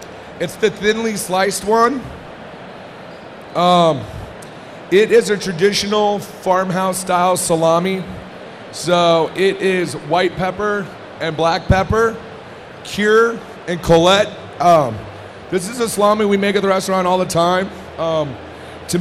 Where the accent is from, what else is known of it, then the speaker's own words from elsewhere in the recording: Midwest, United States; But what I love about it is I grew up eating this. I'm from the Midwest. There's a lot of German people around there.